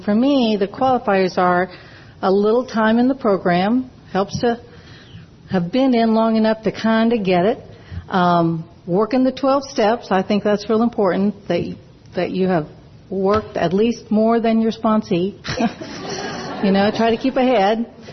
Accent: Wichita, Kansas, United States; And I am from Wichita, Kansas. And I am so happy to be here in Atlanta and at the International.

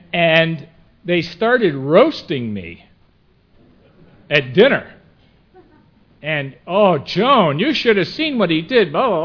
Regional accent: New England, United States; I was born and brought up in New England. I was raised on a little dairy farm, about 35 head of cattle.

